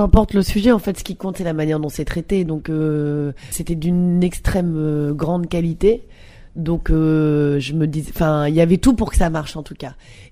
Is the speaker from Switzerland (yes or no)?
no; Paris, Île-de-France, France; je connaissais pas l'Opéra Garnier, alors que je suis parisienne.